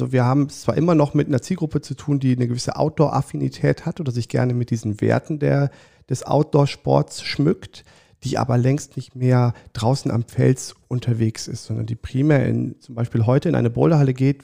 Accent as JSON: {"language": "German", "town": "Siegburg", "region": "North Rhine-Westphalia", "country": "Germany", "tie": "born or raised there", "said": "ich bin in Siegburg groß geworden, also in der Nähe von Bonn"}